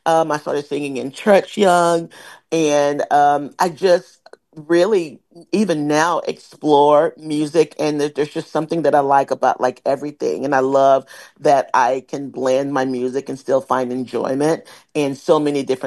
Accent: Tyler, Texas, United States; she was my dance and theater teacher in my hometown of Tyler, Texas.

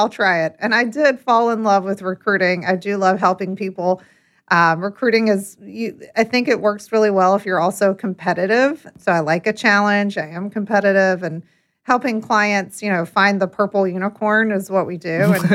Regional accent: North Carolina, United States; My fun fact is that I grew up on a farm. Oh. I'm from Eastern North Carolina and grew up on a pig farm.

